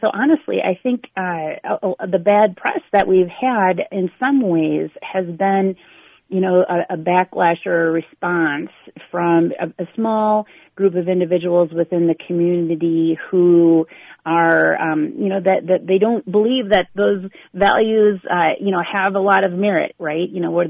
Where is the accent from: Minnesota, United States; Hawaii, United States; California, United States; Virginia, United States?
Minnesota, United States; Hastings; You know, I'm originally here from Hastings, born, raised, graduated.